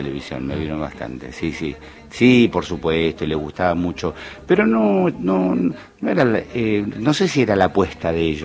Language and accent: Spanish; Buenos Aires, Argentina; born there; yo nací en Villa Crespo